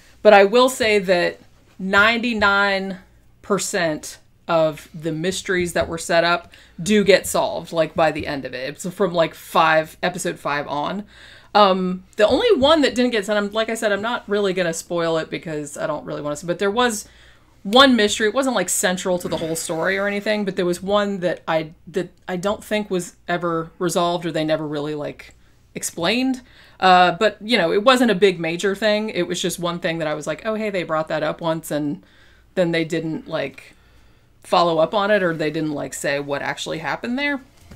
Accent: United States; it wasn't too distracting for me as an American

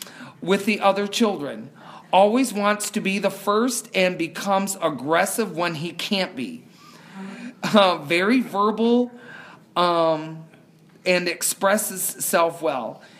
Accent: Rockford, Illinois, United States; So I grew up in the Midwest in Rockford, Illinois, which is outside of Chicago.

